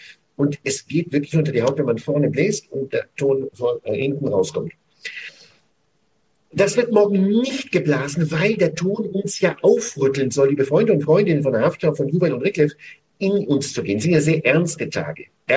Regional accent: Israel; Das Lied kenne ich seit meiner Kindheit in Israel, hier in diesem Israel.

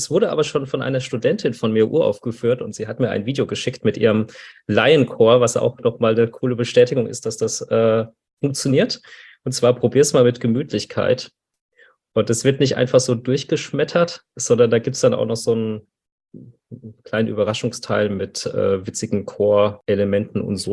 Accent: Frankfurt, Hesse, Germany; ich bin ja aus Frankfurt

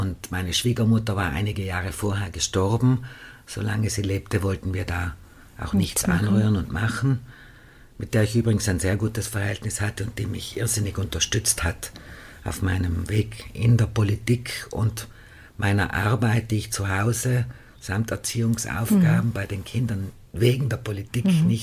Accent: Klausen, Trentino-Alto Adige, Italy; Ich bin im Gasthof Klostersepp in Klausen aufgewachsen, musste schon als Kind mithelfen und bin jetzt sozusagen zu meinen Wurzeln zurückgekehrt.

